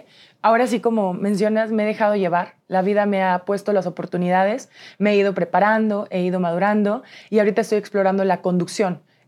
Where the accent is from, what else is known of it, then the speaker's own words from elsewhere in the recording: San Luis Potosí, Mexico; De San Luis Potosí.